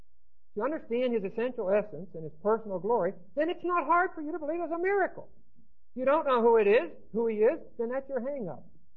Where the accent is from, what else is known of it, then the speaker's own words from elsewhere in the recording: United States; You know, I'm an American.